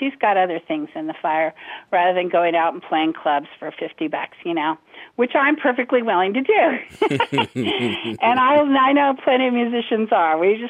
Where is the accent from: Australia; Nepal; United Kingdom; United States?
United States; Fresno, California; about the highway between my hometown, basically, of Fresno, California, and Sacramento.